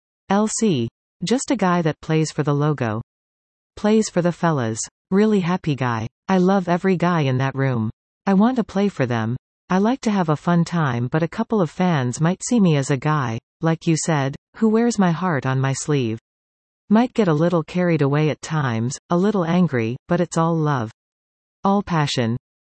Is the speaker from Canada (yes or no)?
yes; North Vancouver, British Columbia, Canada; I was pretty young, 16 years old. I'm from North